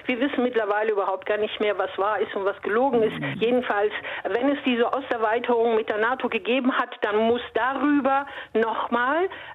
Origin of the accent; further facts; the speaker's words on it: Italy; now in Germany; wie man schon aus dem Namen vielleicht heraushört, ich bin Italienerin